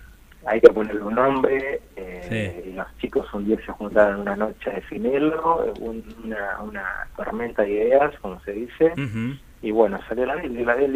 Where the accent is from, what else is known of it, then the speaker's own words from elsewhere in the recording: Buenos Aires, Argentina; De acá de Buenos Aires.